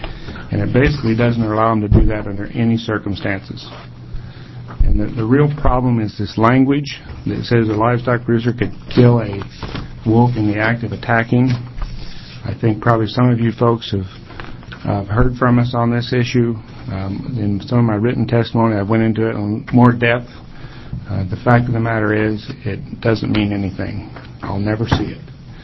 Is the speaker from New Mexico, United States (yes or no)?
no; Baker City, Oregon, United States; I'm from Baker City, Oregon. I'm a cattle producer there.